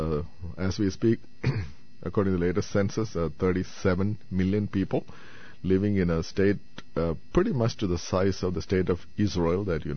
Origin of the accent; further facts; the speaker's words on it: Thiruvananthapuram, Kerala, India; I'm originally from Trivandrum, South India.